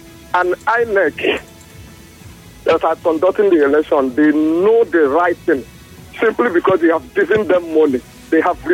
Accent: Nigeria; And now for me now as a Nigerian, I don't think I will even come out to say I want to vote.

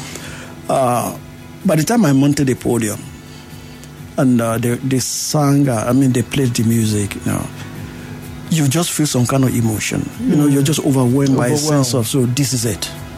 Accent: Nigeria; I am a local man. I'm a Nigerian.

